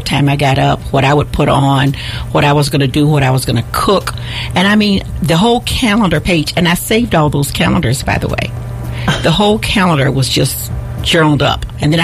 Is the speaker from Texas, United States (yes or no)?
no; Mississippi, United States; I thought I was the best homemaker ever born, because I was raised in Mississippi and I knew how to work.